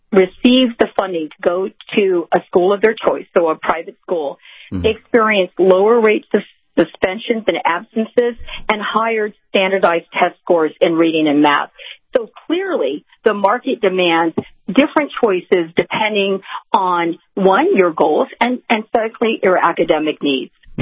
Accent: Florida, United States; the state of Florida, and I, of course, that's my home state

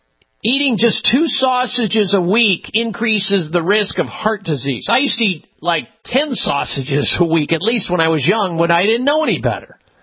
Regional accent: Midwest, United States; I remember the days when I was growing up in the Midwest. That's what I ate.

